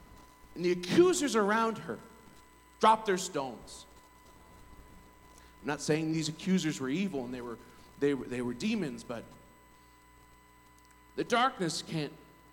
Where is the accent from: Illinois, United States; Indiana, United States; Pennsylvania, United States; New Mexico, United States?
Indiana, United States; I grew up in Indiana. I should have came out of the womb with a really good left, whatever that is, right?